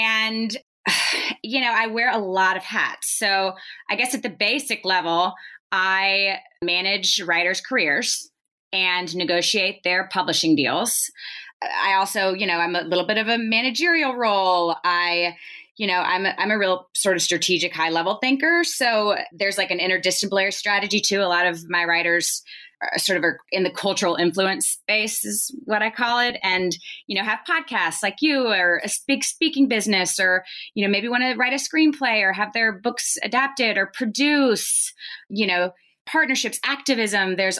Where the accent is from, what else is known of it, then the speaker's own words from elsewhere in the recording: Nashville, Tennessee, United States; I was born and raised in Nashville